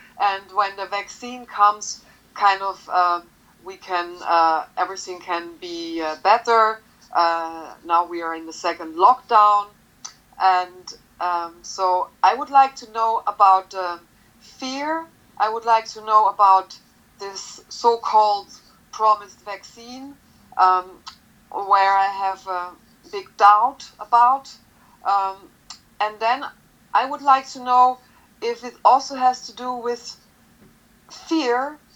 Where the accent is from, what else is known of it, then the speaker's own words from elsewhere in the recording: Austria; I mean, I'm not from the United States, but I'm from Austria, so I actually live on the other side of the earth.